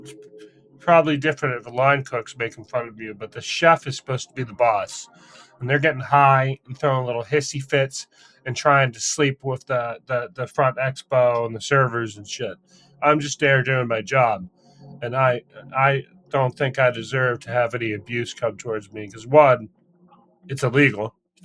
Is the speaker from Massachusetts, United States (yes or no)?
yes; Massachusetts, United States; I'm an asshole from Massachusetts.